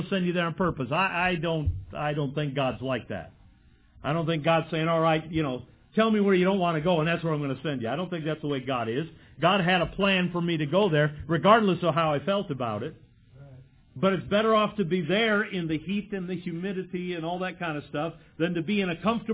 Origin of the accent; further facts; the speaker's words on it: Michigan, United States; I'm from Michigan. You give me my choice, I know where I'm going to live. It's going to be north of the border.